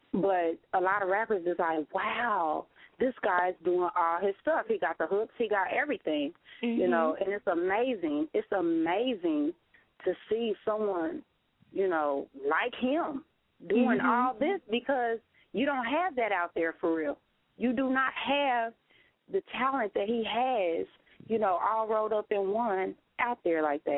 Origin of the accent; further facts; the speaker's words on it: Kansas City, United States; I'm here from Kansas City, and there's so many people that, you know, talks about him, loved his music.